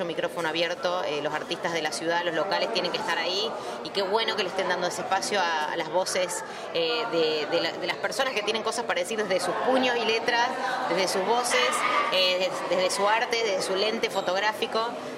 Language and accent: Spanish; Santa Fe, Argentina; también como santafesina y artista